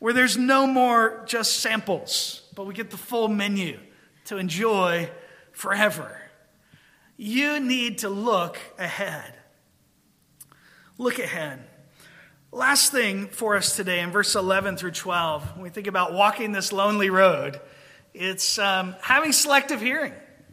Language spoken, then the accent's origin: English; Georgia, United States; I grew up in Georgia, small town.